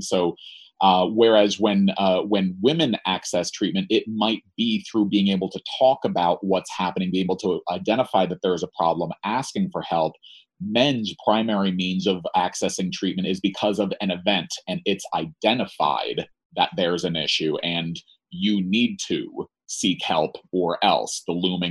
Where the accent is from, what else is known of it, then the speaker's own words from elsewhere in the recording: New Jersey, United States; and again, I'm from New Jersey, it's about going to the Jersey Shore after the dance